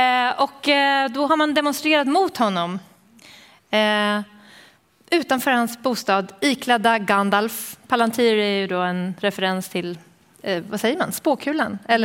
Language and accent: Swedish; Buenos Aires, Argentina; det var en demonstration igår i Buenos Aires, min hemstad. Bara några kvarter från där jag bor.